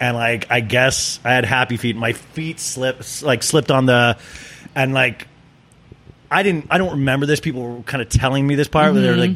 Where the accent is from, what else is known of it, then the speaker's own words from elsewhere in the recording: Kansas, United States; And like, I grew up in Kansas and you'd go to that, like the town pool.